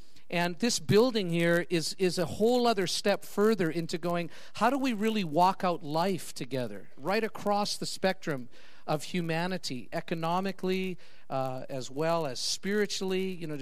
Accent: Canada; I'm a Canadian as well. I am Canadian.

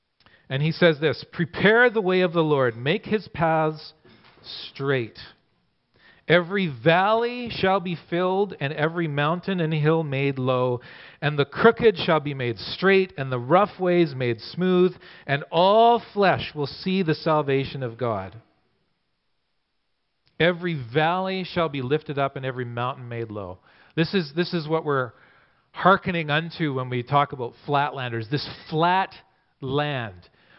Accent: Swan River, Manitoba, Canada; also born or lived in Saskatchewan, Canada; I was born in Manitoba and Swan River, Manitoba, and lived there for, yeah, and Cheryl was there. And lived in Saskatchewan for a while

